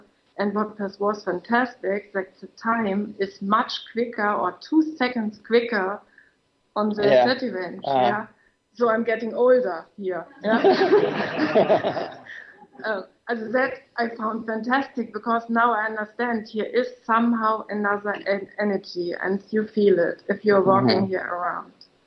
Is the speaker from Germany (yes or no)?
yes; Germany; I'm coming from Germany.